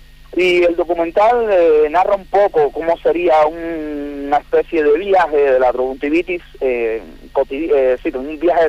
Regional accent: Cuba; yo soy un cubano que nací medio que en el lugar de equivocado en cuanto musicalmente. Tengo una influencia del rock nacional argentino increíble

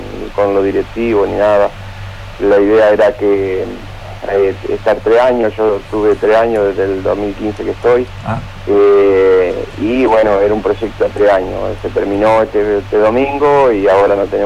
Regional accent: Paraná, Entre Ríos, Argentina; soy de acá, de Paraná.

